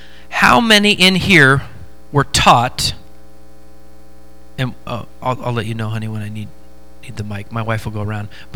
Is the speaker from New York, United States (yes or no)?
no; Oregon, United States; We did that growing up in Oregon. West Coast is the best coast.